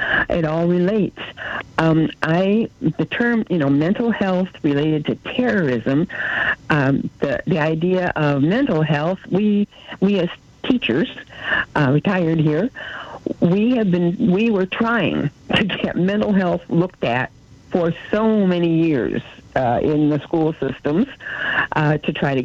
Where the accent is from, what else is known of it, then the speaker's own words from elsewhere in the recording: Indiana, United States; I'm from Indiana, and all of our schools, but most of the ones up here in northern Indiana, all the schools started school with about 30 or 40 positions.